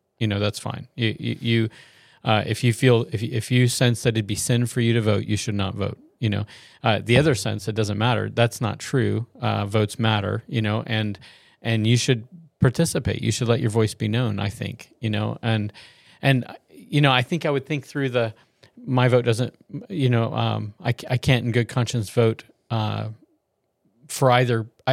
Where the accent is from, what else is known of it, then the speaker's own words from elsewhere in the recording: United States; it's like your duty and also your privilege as a Christian and as an American.